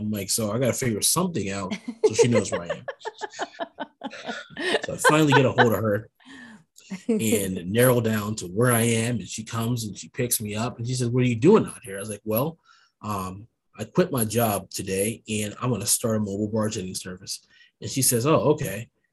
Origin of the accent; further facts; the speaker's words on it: Warren, Ohio, United States; My first chance was at the YWCA in Warren, Ohio, my hometown.